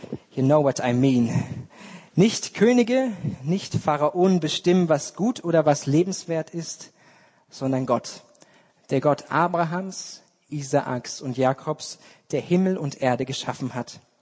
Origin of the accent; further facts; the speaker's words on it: Germany; born there; Ich bin selbst in der DDR geboren